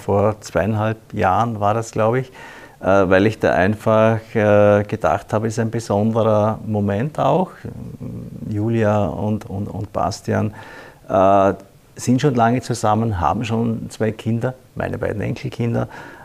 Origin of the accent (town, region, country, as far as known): Vorarlberg, Austria; now in Vienna, Austria